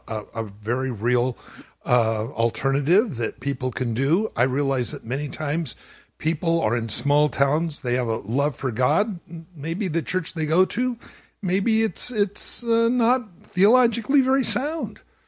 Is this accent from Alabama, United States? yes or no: no; Los Angeles, California, United States; When I grew up in East LA, I grew up in the county of Los Angeles because we were between Whittier and Pico Rivera and it all comes together down there.